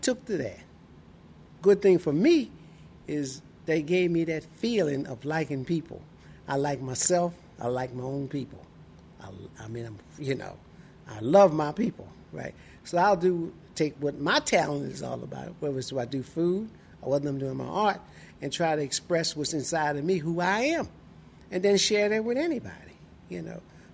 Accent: Baltimore, Maryland, United States; I was born in Hopkins Hospital in 1939. I grew up on the corner of Everson Avenue and Calhoun Street. So I'm a real Baltimore guy. And I lived here all my life.

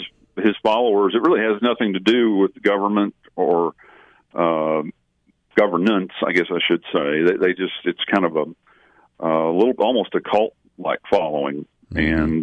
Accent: Alabama, United States; I consider it my home state, even though we don't live there right now.

